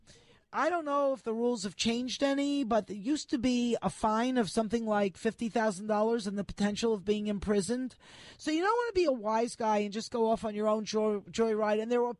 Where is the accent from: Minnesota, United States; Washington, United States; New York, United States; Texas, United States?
New York, United States; New York City; in my heart, I am a New Yorker. I grew up and was educated in New York and New York City.